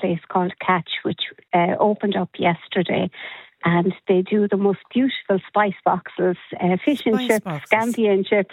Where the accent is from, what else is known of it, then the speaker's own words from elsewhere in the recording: Spanish Point, County Clare, Ireland; And I'm actually from Spanish Point, so I'm heading back that direction this evening.